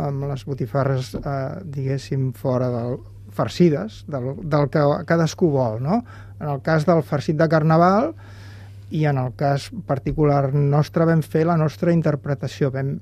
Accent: Barcelona, Catalonia, Spain; Jo, com a barceloní que sóc, a vegades visito pobles del Pirineu

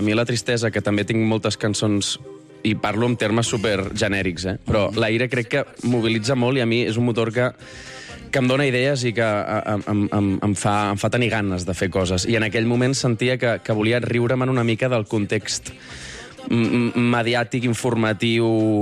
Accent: Sant Quirze del Vallès, Catalonia, Spain; also born or lived in Barcelona / Sabadell; Sí, vaig néixer a Barcelona i els meus pares van viure... Bueno, ma mare va viure a Sant Quirze, del Vallès, i el meu pare a Sabadell, i custòdia compartida i entorns variats a cada un dels pobles

